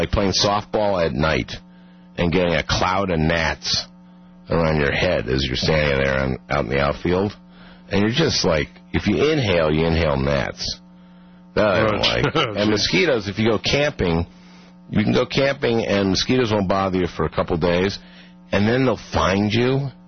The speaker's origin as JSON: {"language": "English", "region": "Minnesota", "country": "United States", "said": "That's character. That's being a Minnesotan."}